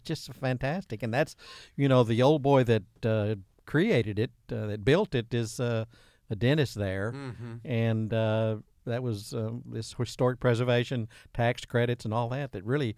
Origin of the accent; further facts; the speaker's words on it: Imboden, Arkansas, United States; You know, I'm from Imboden.